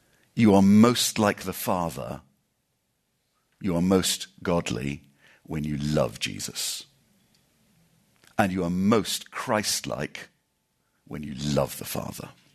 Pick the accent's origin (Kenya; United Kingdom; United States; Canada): United Kingdom; England; Because I'm English, I'll call him John Calvin, but he was known as Jean Calvin.